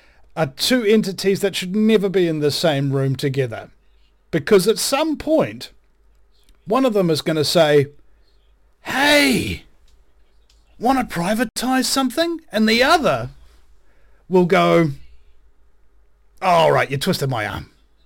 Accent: New Zealand; And yeah, I'm the Kiwi who has the US talk radio show.

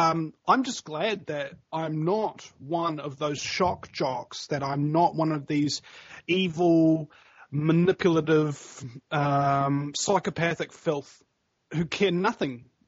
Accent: New Zealand; now in United States; I mean, number one, I'm from New Zealand. Name me another talk radio show host from New Zealand who's talking about this kind of stuff, you know, in America.

